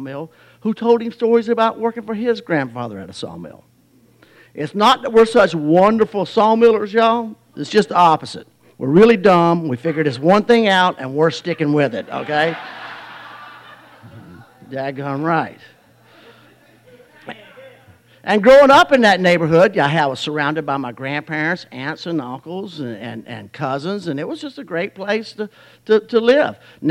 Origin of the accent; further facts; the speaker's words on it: Lawley, Alabama, United States; Now, where I grew up in Lawley is a real wonderful, wonderful neighborhood, wonderful place to grow up. It's a very rural, agricultural place.